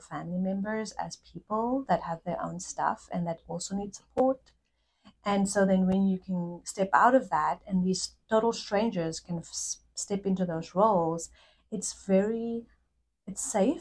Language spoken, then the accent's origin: English; South Africa; that's really cool, because I'm from South Africa.